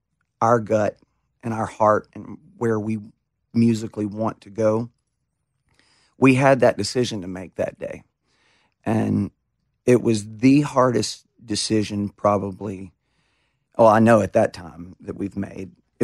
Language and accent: English; Summerton, South Carolina, United States; I'm from Summerton. How am I standing up here on this stage with this person?